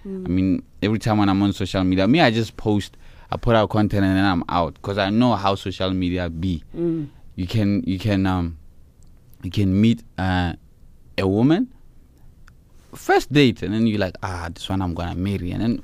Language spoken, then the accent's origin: English; Botswana